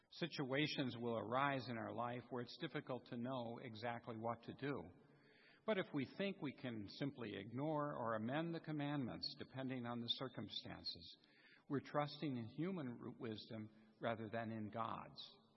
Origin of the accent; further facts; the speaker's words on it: St. Louis, Missouri, United States; born there; I can't help myself. I was born in St. Louis.